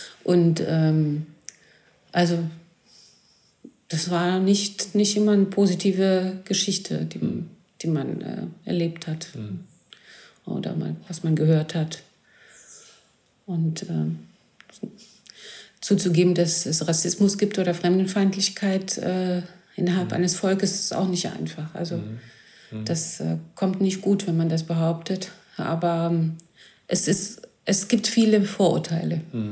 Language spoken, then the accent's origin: German; Corfu, Ionian Islands, Greece; also da, wo ich herkomme, eben auf Korfu